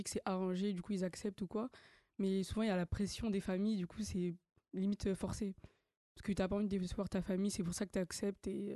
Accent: Senegal; ou même chez moi au Sénégal, c'est normal.

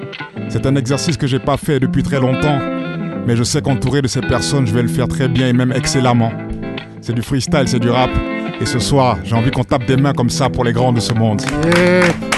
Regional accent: Switzerland; now in Abidjan, Côte d'Ivoire; Moi-même, je suis artiste, je viens de Suisse, mais je suis à Abidjan.

